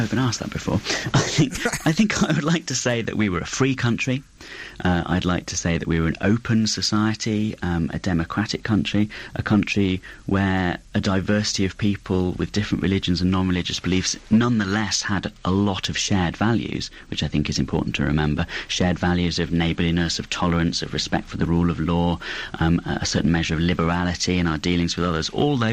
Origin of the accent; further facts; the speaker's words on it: United Kingdom; One of the interesting things about being British, you know, citizen of such an old country, is the number of different forces that have shaped our society and our culture.